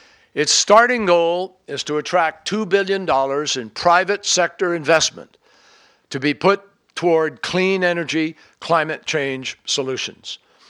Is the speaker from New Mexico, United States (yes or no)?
no; Massachusetts, United States; look at the results that we are already seeing in places like my home state of Massachusetts.